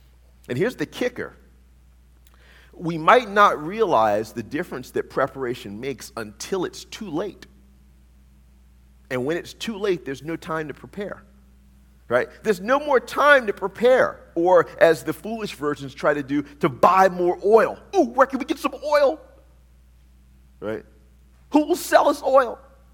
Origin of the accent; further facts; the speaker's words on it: the South, United States; Forgot where I lived. I'm sorry. I'm a Southerner, right? So many of us in the Pacific Northwest are familiar with kerosene lamps and things like that.